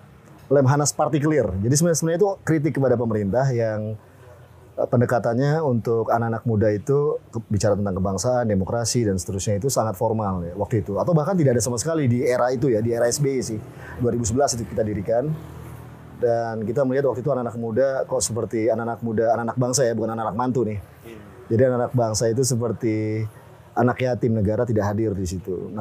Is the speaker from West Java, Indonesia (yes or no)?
no; Pematangsiantar, North Sumatra, Indonesia; born there; saya kebetulan lahir di kota Pematang Siantar, Sumatera Utara. Ketika ayah saya tugas di situ.